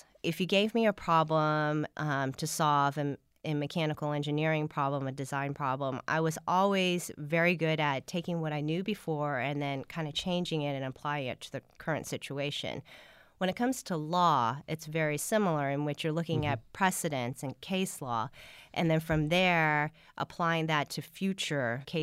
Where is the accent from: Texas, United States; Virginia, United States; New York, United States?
Texas, United States; Houston; I grew up in Houston, Texas, 15 minutes away from the Johnson Space Center.